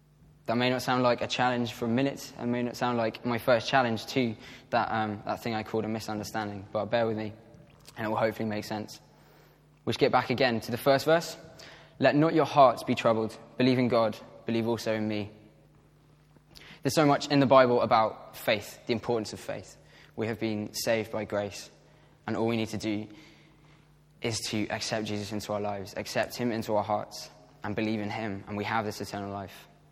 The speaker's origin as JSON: {"language": "English", "region": "England", "country": "United Kingdom", "said": "I know I'm English."}